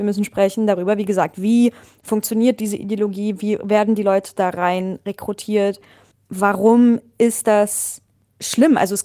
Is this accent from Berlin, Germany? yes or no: yes; Berlin, Germany; Ich komme ja aus Berlin